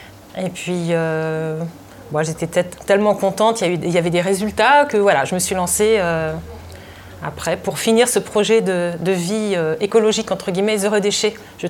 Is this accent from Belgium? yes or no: no; Paris, Île-de-France, France; moved away as an adult; je suis vraiment parisienne, intramuros, née à Paris, de parents parisiens